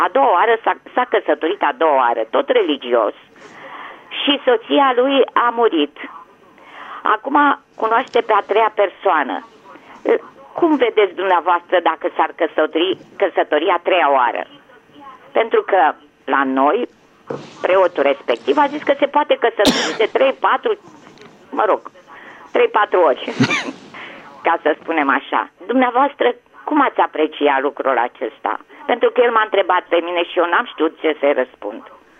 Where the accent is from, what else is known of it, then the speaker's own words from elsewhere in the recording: Bucharest, Romania; sunt din București și sunt de altă confesiune.